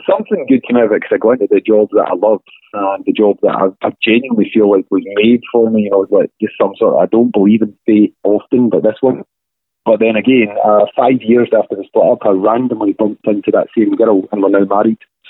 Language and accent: English; Scotland, United Kingdom; But because we're Scottish, best of luck, you know, working out when the summer is because it changes.